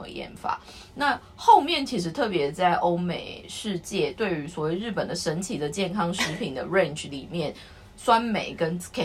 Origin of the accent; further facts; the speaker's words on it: southern Taiwan, Taiwan; 可能因为我南部人，